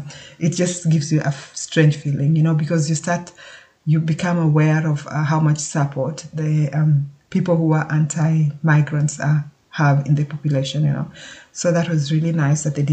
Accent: Kenya; I come from Kenya. I mean, like I said, I was born and brought up in Kenya.

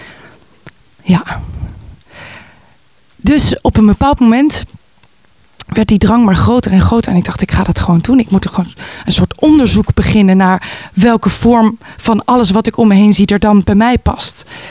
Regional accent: Voorburg, South Holland, Netherlands; now in Amsterdam, Netherlands; Ik ben een stadsmens. Geboren en opgegroeid in Nederland, zoals je kan horen. In Voorburg. Dat is een klein dorpje wat grenst aan Den Haag. Daar opgegroeid, naar school gegaan en op mijn 18e met mijn ouders besloten, we ruilen Voorburg in voor Amsterdam.

